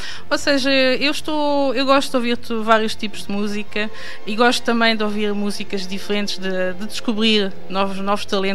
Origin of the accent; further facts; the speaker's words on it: Fundão, Castelo Branco, Portugal; Sorrir, mas é de onde eu sou.